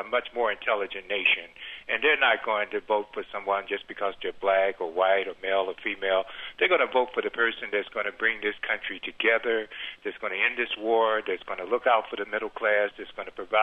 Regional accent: Chicago, Illinois, United States; Yeah, I was down at the rally in South Carolina on Sunday. I'm originally from Chicago, so I'm torn between Barack and Hillary.

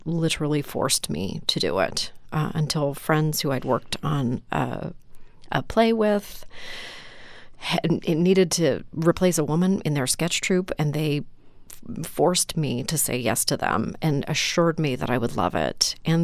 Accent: Canada; I grew up in Canada also.

